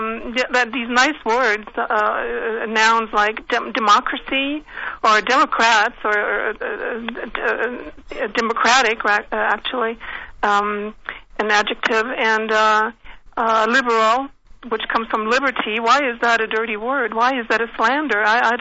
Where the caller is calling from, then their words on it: Baden-Württemberg, Germany; The Black Forest.